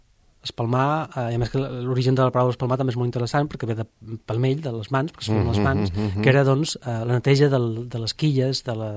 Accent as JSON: {"language": "Catalan", "town": "Ibiza", "region": "Balearic Islands", "country": "Spain", "said": "jo som d'Eivissa, molta gent no sap això, i vaig descobrir Esvedrà des de Formentera"}